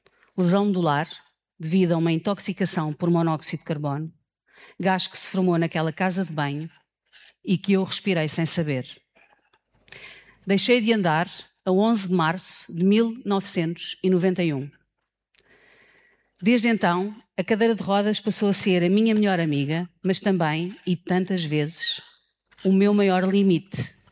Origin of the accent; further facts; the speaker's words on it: Lisbon, Portugal; born there; Nasci em Lisboa, uma cidade linda, cheia de sol, e acolhedora.